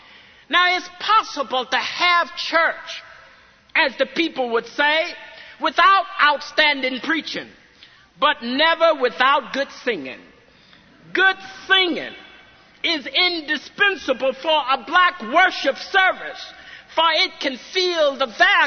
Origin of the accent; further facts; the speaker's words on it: Bearden, Arkansas, United States; Now, I grew up in Macedonia AME Church in Bearden, Arkansas